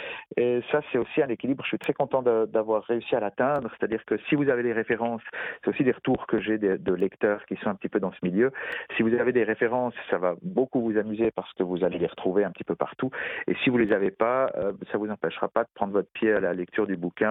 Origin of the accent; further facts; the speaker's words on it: Switzerland; now in Valais, Switzerland; moi, je suis suisse, j'habite en Suisse, dans le canton du Valais, qui est un canton extrêmement catholique. Parfois au sens pénal du terme, si vous voyez ce que je veux dire. Et puis j'ai baigné moi dans ce catholicisme depuis tout petit.